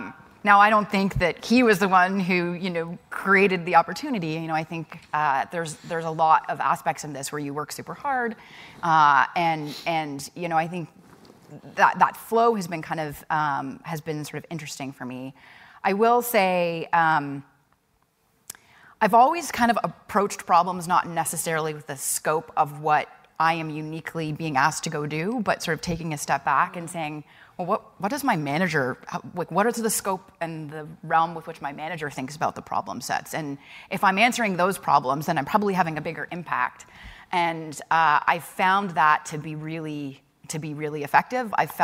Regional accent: Toronto, Ontario, Canada; So maybe I'm Canadian. I grew up in Toronto, so I saw Markham up there.

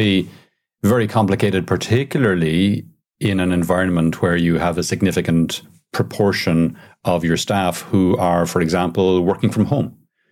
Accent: Ireland; now in Spain; I mean, I see here in Spain, I'm Irish.

